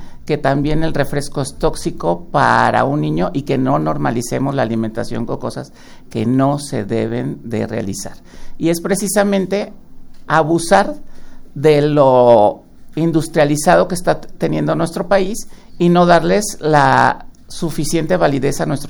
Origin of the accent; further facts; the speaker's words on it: Mexico; una población de riesgo como somos el pueblo mexicano.